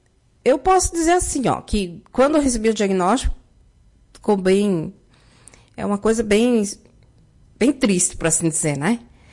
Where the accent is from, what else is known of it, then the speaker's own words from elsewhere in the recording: Lagoa Vermelha, Rio Grande do Sul, Brazil; eu sempre fui aqui de Lagoa Vermelha. Eu nunca saí de Lagoa Vermelha